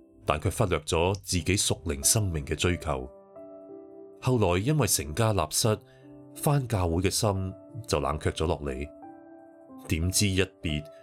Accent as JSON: {"language": "Chinese", "country": "Hong Kong", "tie": "born or raised there", "said": "我在香港出生和成长"}